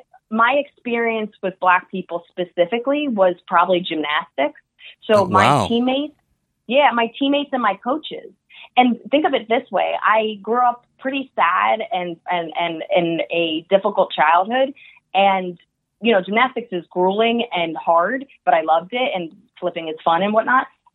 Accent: New Jersey, United States; I grew up in Jersey, so it's honestly, it's white people and Indian people.

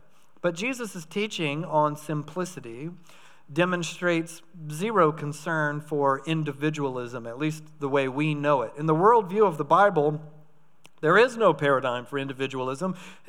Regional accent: United States; And believe me, yes, I'm an American, so in the context of the whole world, I understand I am very rich

